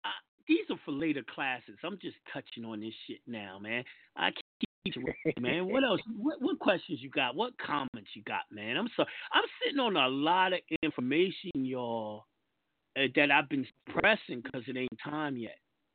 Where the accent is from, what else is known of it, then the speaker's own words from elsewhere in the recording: United States; And I'm American. But I just come in with the motherfucking birth certificate, and they can't deny me to let me into this country. Why? I got proof I was born here.